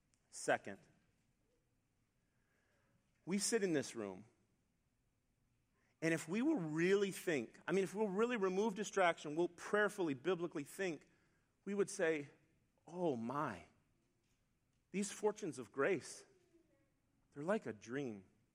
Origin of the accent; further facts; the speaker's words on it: Chicago, Illinois, United States; also born or lived in Watertown; now in Greenwood, United States; I grew up near the Chicago area, then moved to Watertown, Wisconsin, which I thought was like the middle of nowhere, Watertown. And then I moved to Greenwood, Wisconsin.